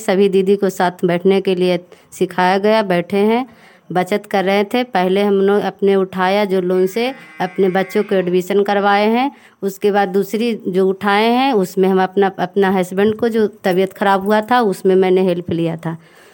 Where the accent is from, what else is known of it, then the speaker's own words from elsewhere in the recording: Kachahariya, Bihar, India; मैं कचहरिया के रहने वाली हूँ।